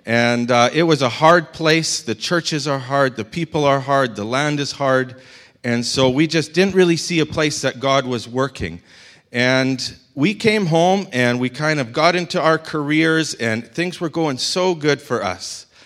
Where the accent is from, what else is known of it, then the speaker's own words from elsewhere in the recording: Canada; I didn't correct him that I'm Canadian